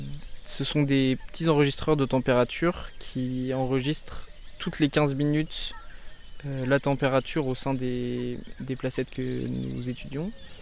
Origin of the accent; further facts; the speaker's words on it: Nouvelle-Aquitaine, France; je viens des Deux-Sèvres